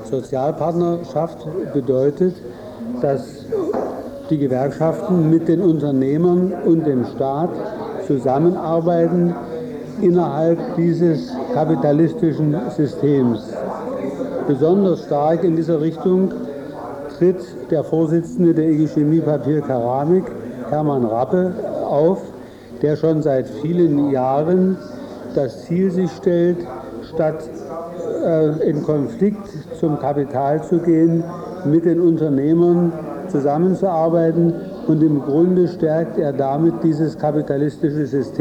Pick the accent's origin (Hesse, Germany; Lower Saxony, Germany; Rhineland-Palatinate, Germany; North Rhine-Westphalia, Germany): Hesse, Germany; Frankfurt; ich komme aus Frankfurt am Main